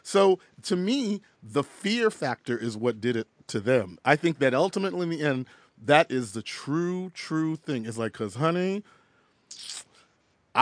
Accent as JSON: {"language": "English", "region": "Texas", "country": "United States", "said": "I am from Texas. I remember, you know, that's the same state that they dragged that poor black man on the back of that truck."}